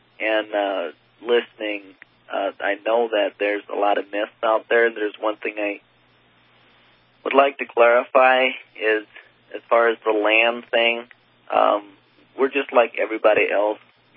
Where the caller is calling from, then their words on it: Michigan, United States; I'm actually calling from Michigan.